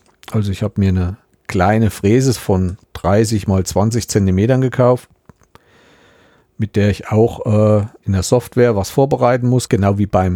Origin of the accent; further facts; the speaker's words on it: Thuringia, Germany; ich bin in Südthüringen aufgewachsen, ich bin immer bis hoch zum Rennsteig gekommen